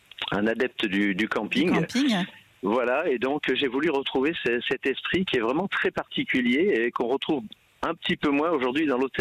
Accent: Lyon, Auvergne-Rhône-Alpes, France; je suis lyonnais à la base.

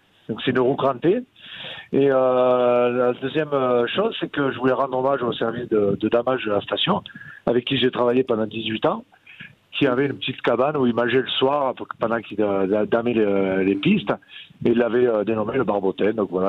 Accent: Occitanie, France; accent: Aveyron; now in Valmeinier, France; j'ai pas trop l'accent savoyard, hein, malgré que ça fait 25 ans que j'habite à Valmenier, mais j'ai conservé mon accent aveyronnais.

